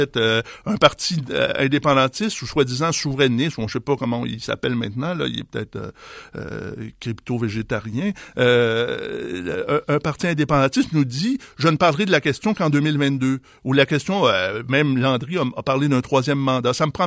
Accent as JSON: {"language": "French", "region": "Quebec", "country": "Canada", "said": "à partir duquel on va se dire qui on est, nous autres Québécois."}